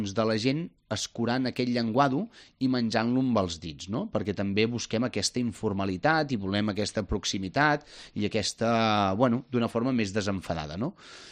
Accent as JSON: {"language": "Catalan", "region": "Catalonia", "country": "Spain", "said": "Jo, com a empordanès, el mar i muntanya és algo que em sorgeix de forma innata"}